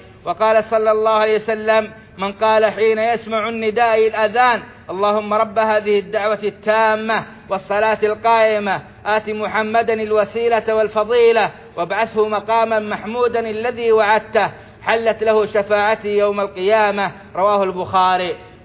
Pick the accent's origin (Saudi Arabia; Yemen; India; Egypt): Saudi Arabia; اللهم أدم على بلادنا السعودية أمنها وإيمانها